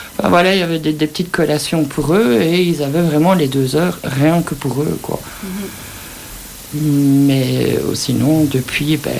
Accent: Charleroi, Wallonia, Belgium; Moi, je suis de Charleroi.

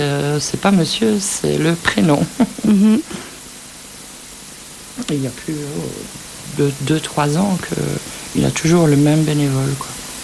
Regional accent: Charleroi, Wallonia, Belgium; Moi, je suis de Charleroi.

